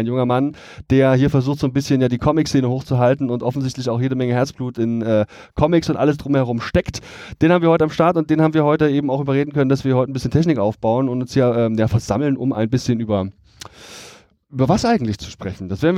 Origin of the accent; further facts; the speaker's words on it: Erfurt, Thuringia, Germany; Erfurt ist ja auch meine Heimatstadt. Ich bin hier aufgewachsen